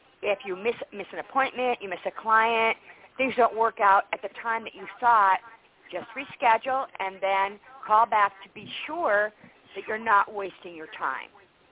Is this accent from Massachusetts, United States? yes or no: yes; Worcester, Massachusetts, United States; Yeah, I was born and raised in Worcester.